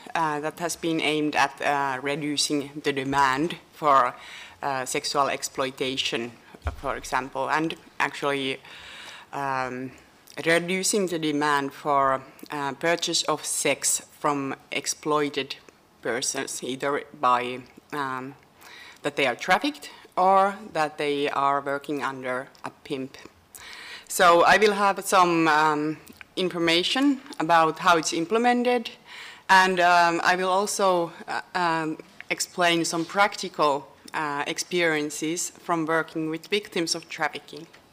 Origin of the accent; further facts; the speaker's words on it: Helsinki, Uusimaa, Finland; English is a second language; I'm from Finland, from Helsinki.